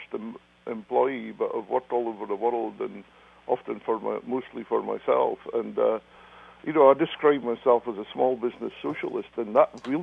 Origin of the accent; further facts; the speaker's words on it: Scotland, United Kingdom; now in United States; I worked in my home country, Scotland, for, quite a few years